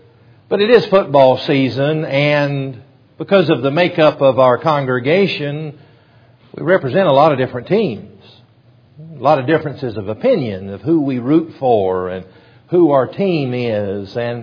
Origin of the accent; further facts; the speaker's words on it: Alabama, United States; For the visitors, I'm from Alabama and an Alabama football fan.